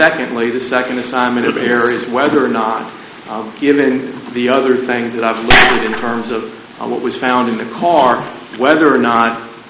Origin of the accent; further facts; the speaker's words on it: Hopewell, Virginia, United States; I'm from Hopewell, Virginia.